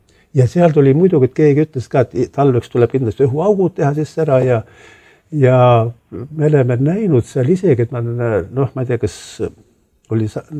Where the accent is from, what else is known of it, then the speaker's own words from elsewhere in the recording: Saare County, Estonia; now in Tallinn, Estonia; ma algul kui üldse ära tulin Saaremaalt. Ma tahtsin, mõtlesin, et aeg küll käin 10 aastat käin ära ja et ma ei saa seda.